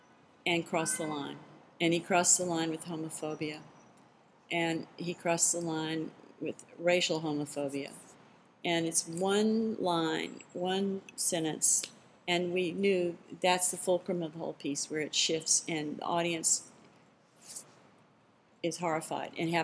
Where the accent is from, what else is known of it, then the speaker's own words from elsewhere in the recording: the South, United States; I grew up in the South. That was a big deal. And as I thought about growing up in the 60s, race became part of that picture very quickly.